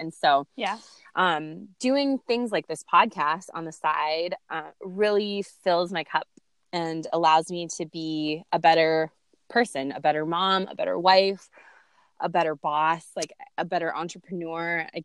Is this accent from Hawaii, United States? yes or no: yes; Lanai, Hawaii, United States; also born or lived in Los Angeles; I was born in California. I moved from LA, which is like big bustling city, to a tiny little island called Lanai or Lanai